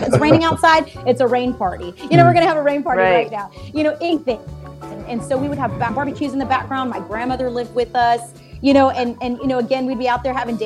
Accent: United States; born there; And as a Mexican American, knowing that my family was born and raised in Mexico, I was actually born here in the United States.

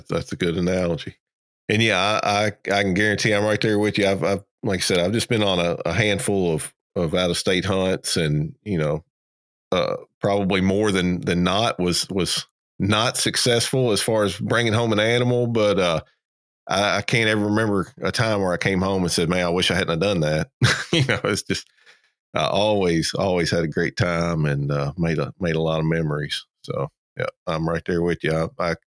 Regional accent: Kentucky, United States; now in Georgia, United States; Yeah, and I'm a transplant. I'm originally from Kentucky, so yeah, it's definitely taken some getting used to. I've been down here, about 12 years now.

